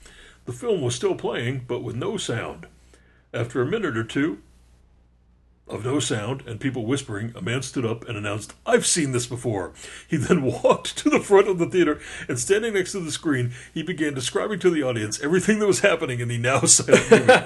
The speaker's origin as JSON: {"language": "English", "region": "New Jersey", "country": "United States", "said": "Because I'm from New Jersey."}